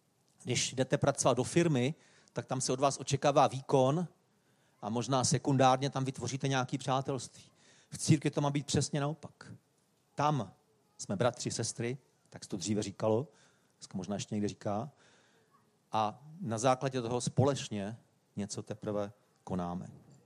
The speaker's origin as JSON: {"language": "Czech", "town": "Varnsdorf", "region": "Ústí nad Labem Region", "country": "Czechia", "tie": "born or raised there", "said": "My jsme bydleli, já jsem vyrostl ve Varnsdorfu a tam byl můj první sbor"}